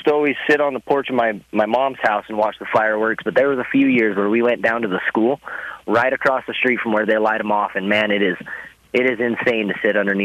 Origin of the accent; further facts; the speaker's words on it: Cleveland, Ohio, United States; No, I grew up in Cleveland. I've been there since I was about 8 years old.